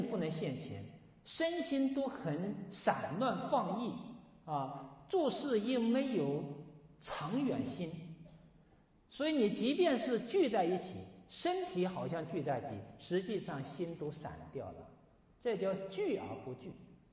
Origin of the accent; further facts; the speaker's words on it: China; 所以我们中国人这么不知廉耻，把我们的形象都败坏到国外去了